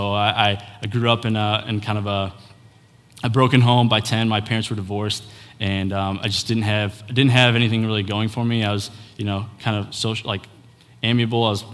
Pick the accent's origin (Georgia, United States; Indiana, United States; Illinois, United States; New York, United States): Indiana, United States; Crown Point; I'm from Crown Point, Indiana.